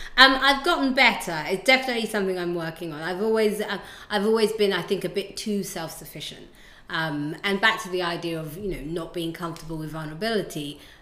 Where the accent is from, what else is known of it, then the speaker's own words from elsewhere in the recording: Ghana; I'm from Ghana. So I'm from Ghana, so we have a dish called jollof rice.